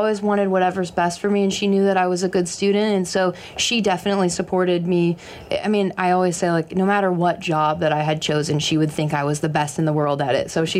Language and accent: English; Ohio, United States; I grew up in Ohio, so I was in the Midwest